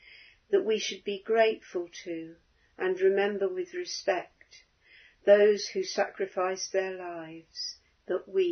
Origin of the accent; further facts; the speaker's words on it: Northampton, East Midlands, United Kingdom; My hometown of Northampton has two war memorials